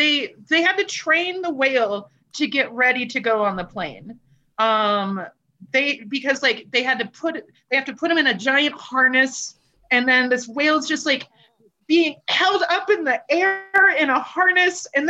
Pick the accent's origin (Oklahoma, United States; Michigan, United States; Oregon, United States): Oregon, United States; Portland; I was only like 3 hours away from Keiko and growing up in Portland.